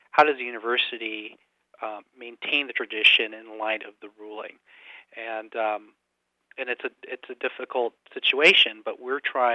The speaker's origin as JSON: {"language": "English", "town": "Champaign", "region": "Illinois", "country": "United States", "tie": "born or raised there", "said": "I grew up in Champaign. I'm a local boy, and I grew up watching the chief and going to football games"}